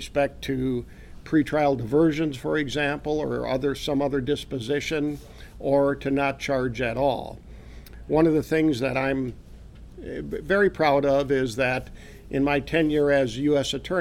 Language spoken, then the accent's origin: English; Harriet, South Dakota, United States; I was born in Mobridge and raised in Harriet. My parents were still alive and living in Harriet, and I wanted to return to that area, and that's what I did.